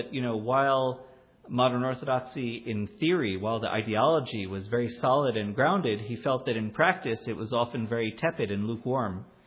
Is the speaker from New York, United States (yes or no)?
yes; New York, United States; now in Alon Shvut, Israel; Like I grew up in New York, which is not a shtetl. But my kids are growing up in a shtetl. Like we live in Alon Shvut.